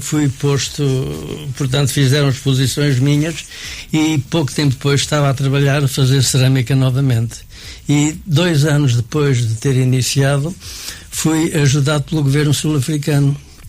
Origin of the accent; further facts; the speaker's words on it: Alcobaça, Leiria, Portugal; Portanto, eu sou natural de Alcobaça e, como alcobacense, aprendi a arte de pintor de loiça de Alcobaça nos anos 50.